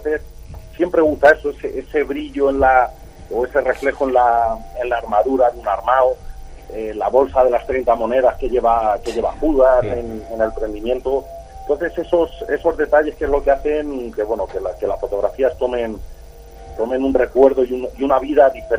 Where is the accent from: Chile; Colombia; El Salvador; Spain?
Spain; Aldea del Rey, Castilla-La Mancha; Yo, aparte de Ciudad Real, yo soy de Aldea del Rey.